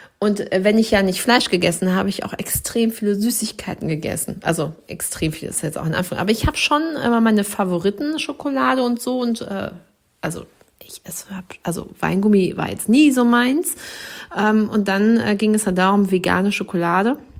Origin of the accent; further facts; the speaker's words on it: Dortmund, North Rhine-Westphalia, Germany; born there; Geboren in Dortmund, im Ruhrpott studiert, in Dithmarschen am Lieben, Leben und Arbeiten.